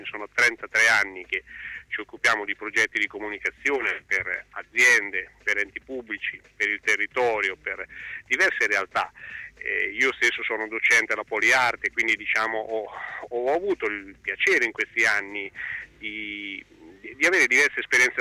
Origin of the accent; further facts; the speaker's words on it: Ancona, Marche, Italy; io lo dico da anconetano puro sangue